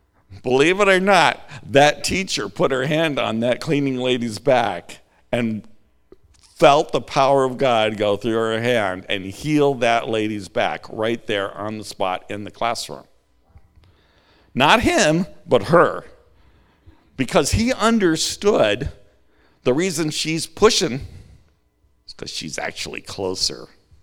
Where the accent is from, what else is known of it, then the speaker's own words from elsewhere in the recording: Montana, United States; I grew up in Montana. We have a lot of strange sayings in Montana.